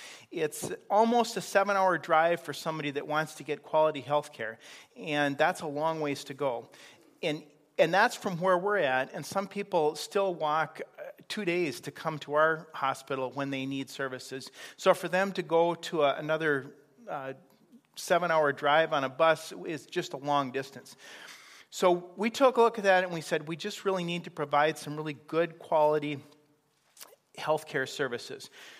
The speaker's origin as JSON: {"language": "English", "country": "Nigeria", "said": "You have to understand, I come from Nigeria."}